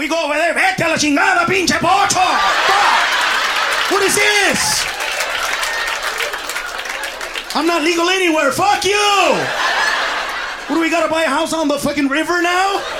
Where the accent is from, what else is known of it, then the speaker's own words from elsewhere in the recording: Alabama, United States; born there; I was born in Alabama. I'm going to die in Alabama.